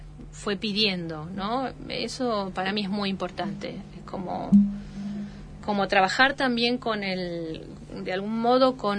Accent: Trelew, Chubut, Argentina; born there; now in Neuquén, Argentina; yo soy patagónica, digamos, llegué en el 94 a Neuquén, pero nací en Trelew, provincia de Chubut, y toda mi familia es chubutense.

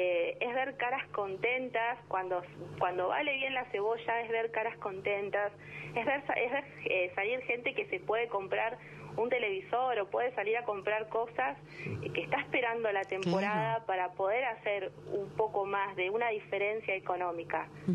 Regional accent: Hilario Ascasubi, Buenos Aires, Argentina; a mí me preguntan, ¿de dónde sos? Hilaria Ascasubi. Ah, bueno, pasaron por la ruta 3, esa cebolla enorme que está a la entrada, sí, bueno, de ahí.

